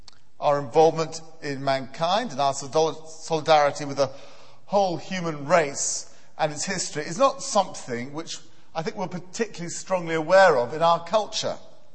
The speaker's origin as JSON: {"language": "English", "country": "United Kingdom", "said": "So I am British, and I have a British passport."}